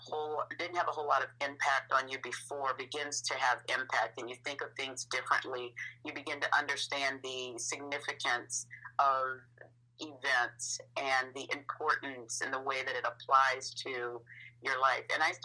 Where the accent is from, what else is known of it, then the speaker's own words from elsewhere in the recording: Oberlin, Ohio, United States; I knew about Juneteenth and growing up in Oberlin and all the events, but I was never actually a part of it.